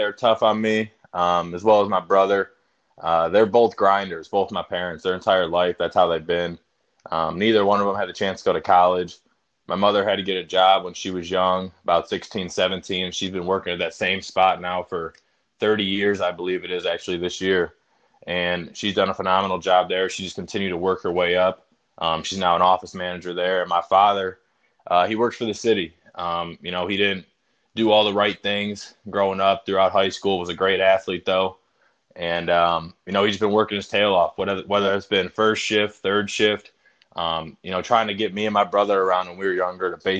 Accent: Brook Park, Ohio, United States; Well, I grew up in Cleveland, Ohio. I was raised there my entire life, a suburb called Brook Park.

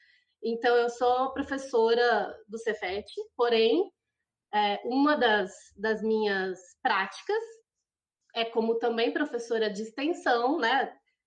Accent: São Paulo, Brazil; eu sou paulista, tenho 36 anos

